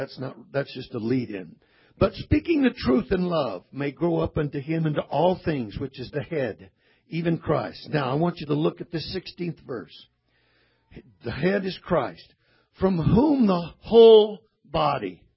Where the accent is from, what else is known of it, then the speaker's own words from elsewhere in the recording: California, United States; I come from California, man.